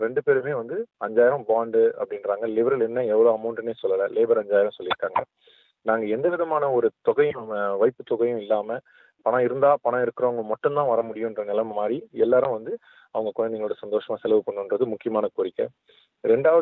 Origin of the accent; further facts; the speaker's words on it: Chennai, Tamil Nadu, India; moved away as an adult; now in Australia; நான் சென்னையில பிறந்து வளர்ந்தேன். இங்க மேல் படிப்புக்காக, மாஸ்டர்ஸ் டிகிரி படிக்கிறதுக்காக ஸ்வின்பர்ன் யூனிவர்சிட்டியில 1999 இங்க ஆஸ்திரேலியா வந்தேன்.